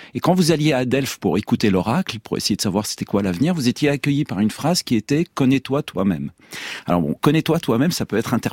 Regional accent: Lebanon; Moi, je suis Libanais, je resterai Libanais

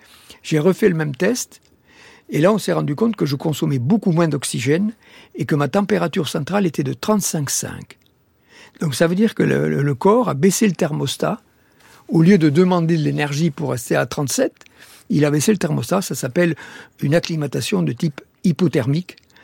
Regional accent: Occitanie, France; moi, je suis né dans le Tarn. Le Tarn, c'est agricole. Les Pyrénées sont très loin, sont les seules montagnes dont on peut rêver.

